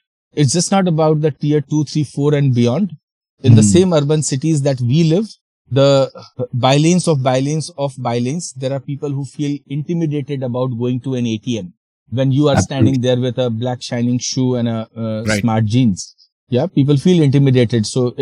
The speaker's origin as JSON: {"language": "English", "town": "Khagaria", "region": "Bihar", "country": "India", "tie": "born or raised there", "said": "a fertilizer shop in my hometown, Bihar, Khagadia, sells football"}